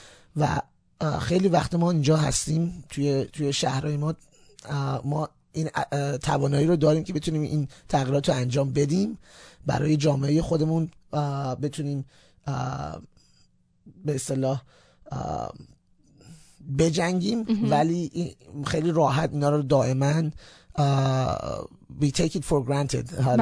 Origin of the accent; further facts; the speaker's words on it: Iran; هم به عنوان یک ایرانی هم به عنوان یک زرتشتی